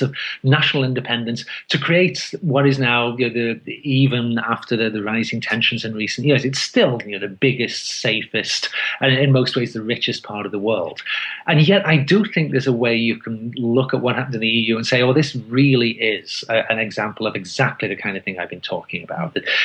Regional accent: United Kingdom; I grew up in Britain as like a teenager in the 1970s

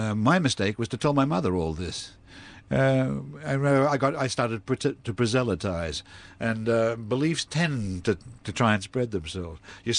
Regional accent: Australia; when I was a kid and growing up in Australia, my idea of a personal catastrophe was to be stung by bull ants.

